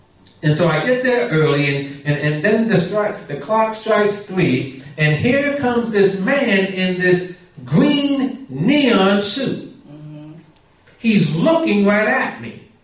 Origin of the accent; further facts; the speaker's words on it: New York, United States; I'm just from New York, right? Don't look at me too long. You can't fix your eyes on me too long. People from New York know what I'm talking about.